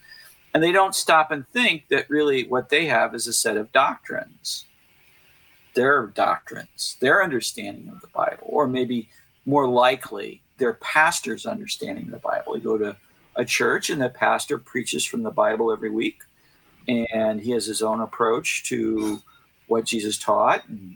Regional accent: St. Louis, Missouri, United States; and as I grew up, I had lots of friends I'm from St. Louis, so I had friends who were at Concordia Seminary

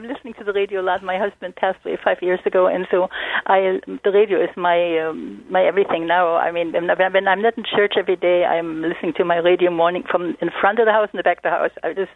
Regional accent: Mission Viejo, California, United States; It's a German name. Okay. And I'm from Mission Viejo, St. Kilian's Church.

